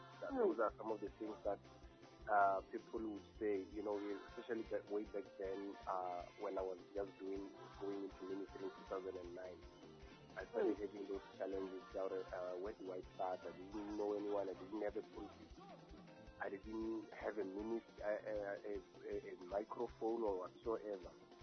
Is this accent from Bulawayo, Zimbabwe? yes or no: yes; Bulawayo, Zimbabwe; I was born and bred in Bulawayo in a village called Awane. That's where I was born.